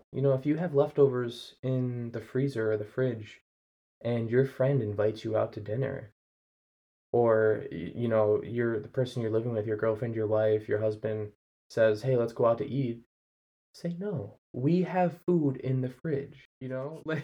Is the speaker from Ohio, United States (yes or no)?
no; Buffalo, New York, United States; I'm from Buffalo. Anyone from Buffalo listening to this will understand.